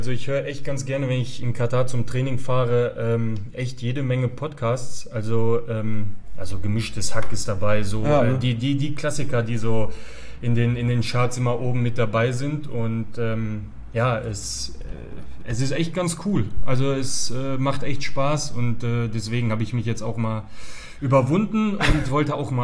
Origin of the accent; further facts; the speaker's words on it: Gladbeck, North Rhine-Westphalia, Germany; born there; Also ich bin in Gladbeck geboren, also Schlussfolgerung war natürlich, dass ich auch in Gladbeck angefangen habe, Fußball zu spielen.